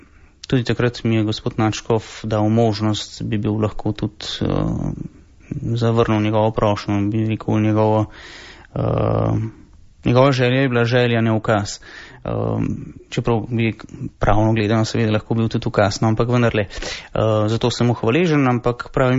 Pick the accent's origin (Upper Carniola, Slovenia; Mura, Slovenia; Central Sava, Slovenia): Upper Carniola, Slovenia; Kokrica; Doma sem blizu Kranja, iz župnije Kokrica.